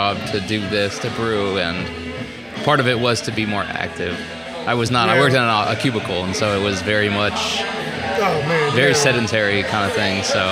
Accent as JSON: {"language": "English", "region": "Arizona", "country": "United States", "tie": "born or raised there", "said": "I grew up in Arizona and worked jobs. I helped my dad roof one summer, which was awful."}